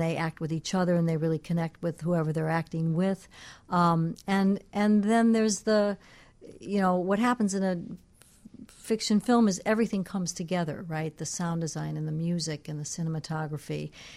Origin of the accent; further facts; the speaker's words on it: Midwest, United States; So, you know, we're from the Midwest, and we just are good, solid filmmakers, right?